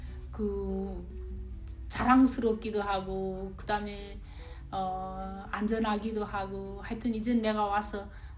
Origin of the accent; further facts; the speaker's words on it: North Korea; 북한이 맨 산이지. 그래서 어떻게 이게 딱 우리 고향이 온 것 같은